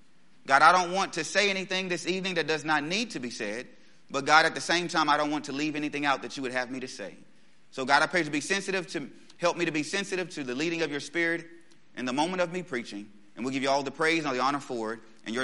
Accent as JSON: {"language": "English", "town": "Jacksonville", "region": "Arkansas", "country": "United States", "tie": "born or raised there", "said": "But we are from Jacksonville, Arkansas. That's where our church is at now. The church I'm serving at is the church that I grew up in. It's been there since I was 6 years old."}